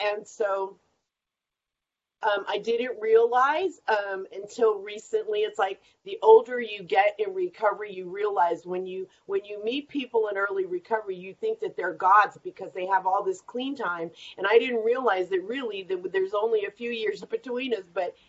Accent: California, United States; But what it means is that I moved from Sacramento back to where I grew up, which was near San Francisco.

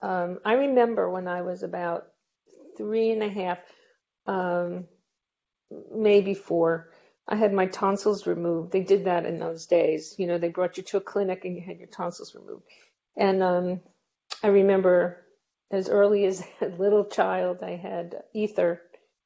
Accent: Brooklyn, New York, United States; moved away as an adult; also born or lived in Virginia; now in Italy; I currently live in Italy, but I was born in 1950 in Brooklyn, New York, and I lived there until 1992. At that time, I moved to Northern Virginia with my job, and now I currently live in Italy.

